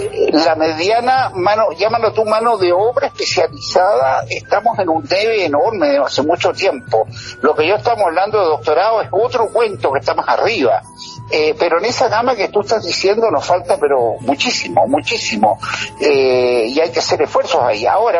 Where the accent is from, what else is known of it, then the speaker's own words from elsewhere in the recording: Antofagasta, Chile; yo soy antofagastino, así que estamos ahí.